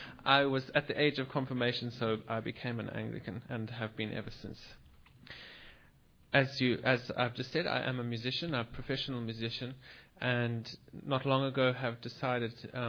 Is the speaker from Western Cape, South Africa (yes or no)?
yes; Cape Town, Western Cape, South Africa; now in Dallas, United States; I come from South Africa in Cape Town. I'm studying in Dallas at the moment, of all places, at Perkins School of Theology, which is connected to Southern Methodist University. I am Anglican, but I come from a long line of Methodist ministers, four generations of them.